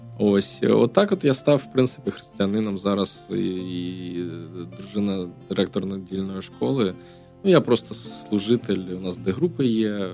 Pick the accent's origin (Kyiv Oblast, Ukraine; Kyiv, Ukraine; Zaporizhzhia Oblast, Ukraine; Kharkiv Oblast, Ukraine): Zaporizhzhia Oblast, Ukraine; Enerhodar; В Енергодарі. Бачите, ми земляки стали з вами.